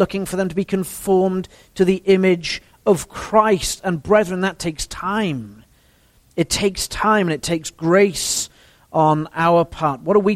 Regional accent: Wales, United Kingdom; In my home country of Wales

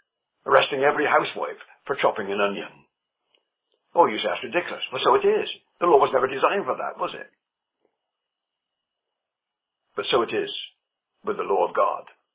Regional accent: England, United Kingdom; I'm an Englishman, as you can tell.

